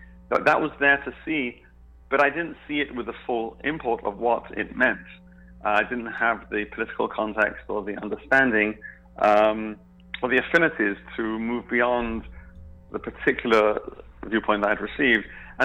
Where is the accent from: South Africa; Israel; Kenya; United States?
Israel; So I grew up in Israel, junior high, high school. I served 3 years in the Israeli army, went to college there.